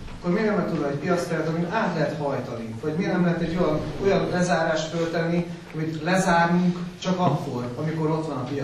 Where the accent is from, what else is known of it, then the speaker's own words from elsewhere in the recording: Budapest, Hungary; én már ott vagyok most 10 éve, és azért választottam ezt a falut, ne tetszett. Én Pesti vagyok.